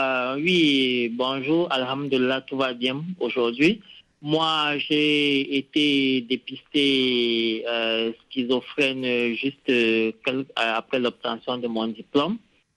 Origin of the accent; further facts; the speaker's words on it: Cameroon; médicalement, j'ai été très bien assisté par les professionnels ici chez moi au Cameroun.